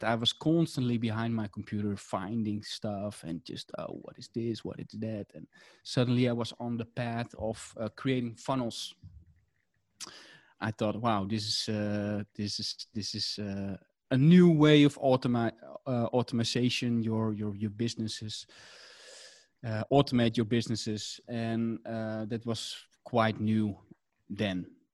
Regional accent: Amsterdam, North Holland, Netherlands; from the Netherlands, Amsterdam. I live here in the middle of the center.

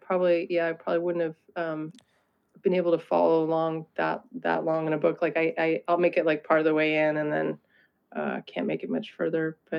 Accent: East Coast, United States; No, I'm from the East Coast, actually.

